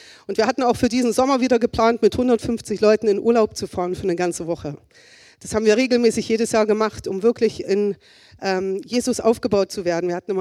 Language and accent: German; East Germany, Germany; Also zum Beispiel bin ich ja in der DDR aufgewachsen. Ich habe schon gesagt, dass ich schon das ältere Semester bin. Und ich musste Russisch lernen in der Schule.